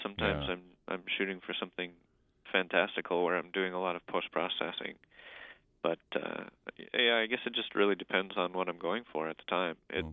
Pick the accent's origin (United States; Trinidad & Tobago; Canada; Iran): United States; Thief River Falls, Minnesota; also born or lived in Tennessee; Well, I'm originally from Thief River, but I've moved around a little bit. I lived in Tennessee for, my middle school years with my parents moving down there for work. And then we came back up here.